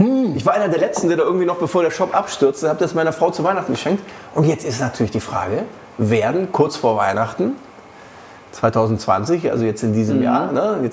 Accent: Düsseldorf, North Rhine-Westphalia, Germany; Also du warst in meiner Heimatstadt

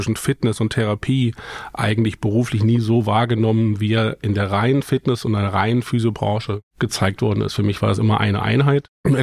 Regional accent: Hesse, Germany; wir kommen aus Nordhessen, in der Nähe von Eschwege und wir wohnen und arbeiten dort

